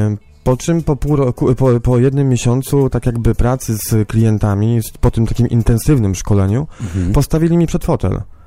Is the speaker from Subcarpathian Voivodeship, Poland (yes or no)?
no; Chojna, West Pomeranian Voivodeship, Poland; Ja jestem z Chojny. Ja pochodzę z Chojny.